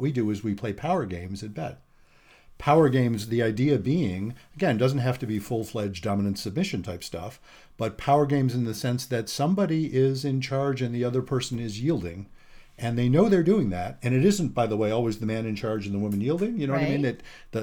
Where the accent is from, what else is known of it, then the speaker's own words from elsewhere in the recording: Vermont, United States; those of you who don't know, we're from Vermont.